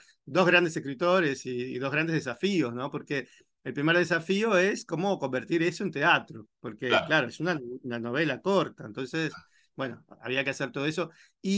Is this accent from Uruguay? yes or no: yes; Uruguay; yo me siento sumamente italiano, ¿no? No, no solo uruguayo, obviamente 100% uruguayo, pero también muy italiano.